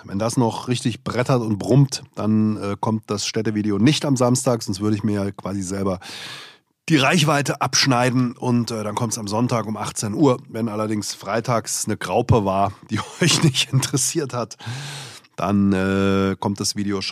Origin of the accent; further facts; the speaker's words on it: Hesse, Germany; Ich bin ja nun mal in Hessen aufgewachsen.